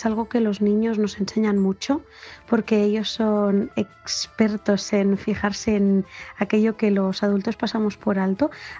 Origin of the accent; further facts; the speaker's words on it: Barcelona, Catalonia, Spain; soy de Barcelona, tengo 30 años